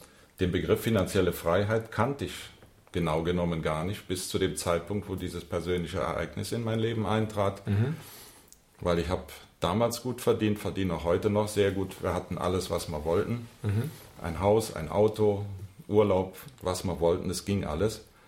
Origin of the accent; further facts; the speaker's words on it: Germany; now in Munich, Germany; Ich stamme ursprünglich aus dem Rheinland, habe in Aachen studiert, Elektrotechnik und habe danach dann gleich den ersten großen Wunsch erfüllt. Ich bin nach München gegangen.